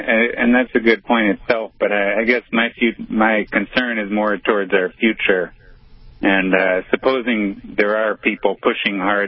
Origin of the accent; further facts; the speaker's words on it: United States; as an American myself and voter, I have a lot of concern about our current president